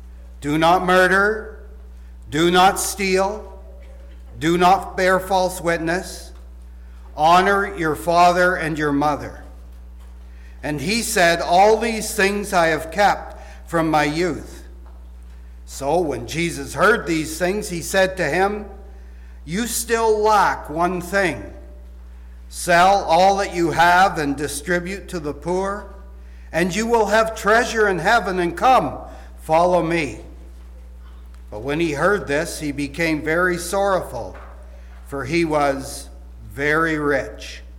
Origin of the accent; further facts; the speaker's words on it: Ontario, Canada; now in Sault Ste. Marie, Canada; I was raised in Southern Ontario on a farm, so I'm a farm boy